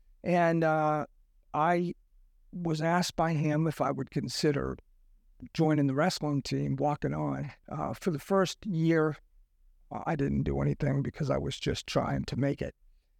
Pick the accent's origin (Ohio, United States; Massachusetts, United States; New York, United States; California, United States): Massachusetts, United States; Lowell; Well, I grew up in Lowell, Massachusetts, which is actually like a factory town.